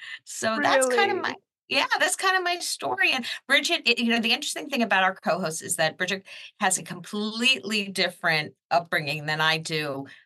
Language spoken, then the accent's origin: English; New Jersey, United States; Well, I come from the Jersey Shore in New Jersey.